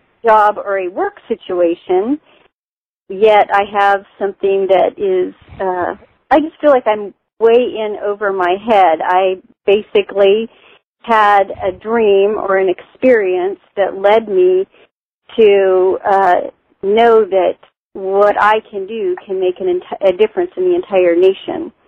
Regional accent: Lake Elsinore, California, United States; I'm a grandma from Lake Elsinore

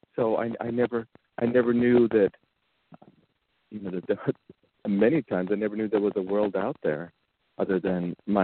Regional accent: Arizona, United States; So I grew up in the Hill River Indian community. I was raised by my parents. Our community is broken up into 7 districts, and I was raised in District 4.

